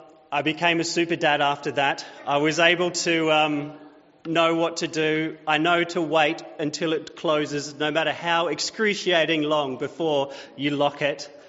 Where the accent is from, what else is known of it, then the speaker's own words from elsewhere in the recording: New South Wales, Australia; we decided that we would go and do the baby tour of my hometown in New South Wales.